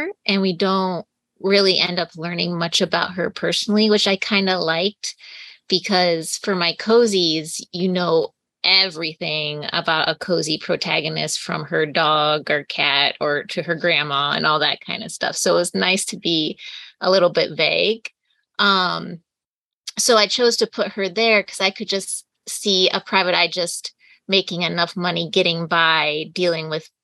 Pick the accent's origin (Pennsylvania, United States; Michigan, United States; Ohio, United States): Ohio, United States; And I'm from Ohio.